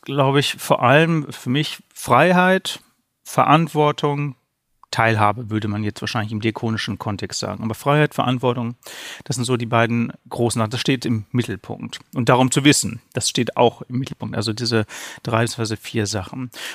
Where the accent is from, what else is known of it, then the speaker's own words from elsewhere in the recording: Northern Germany, Germany; now in Austria; aus der Nähe von Bielefeld, Hannover, also relativ weit im Norden.